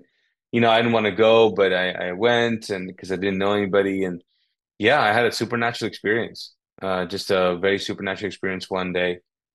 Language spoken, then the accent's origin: English; Kuwait; now in United States; We grew up in Kuwait, actually, as Pakistanis. So we were born and raised in Kuwait, actually, and came here to the States.